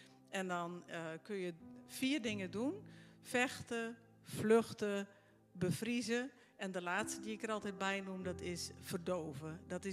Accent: Friesland, Netherlands; born there; also born or lived in Curaçao; op Curaçao ooit getrouwd, ver weg van Friesland, waar ik ben geboren. En ons gezin is daar ook geboren op Curaçao. En in 2009 zijn we teruggekomen naar Nederland. En sindsdien wonen we hier

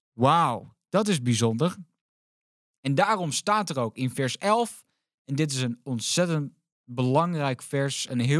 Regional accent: Netherlands; Dus ja, ook voor ons als Nederlanders.

